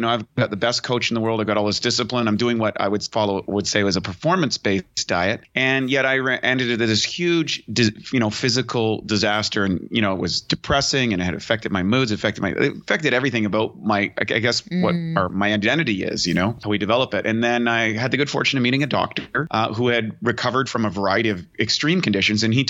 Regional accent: Canada; I was just kind of a kid growing up in Canada.

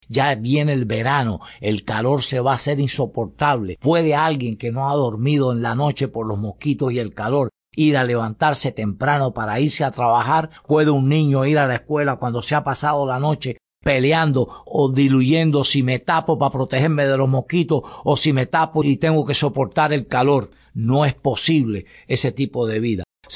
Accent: Cuba; Vamos a sentarnos como cubanos de alguna manera

